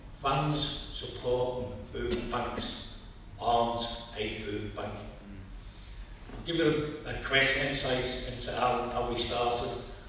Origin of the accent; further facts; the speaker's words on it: Kirkby, North West England, United Kingdom; in 1984, I went on the streets in my hometown in Kirby doing collections for miners, for a miners support group, and collecting food for miners.